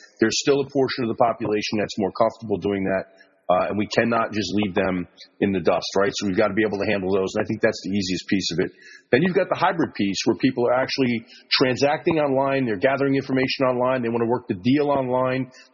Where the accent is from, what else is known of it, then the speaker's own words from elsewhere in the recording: New York metropolitan area, United States; I don't hear it, obviously, because I'm from the New Jersey, New York metro area, but I get outside of this area, people have a good laugh.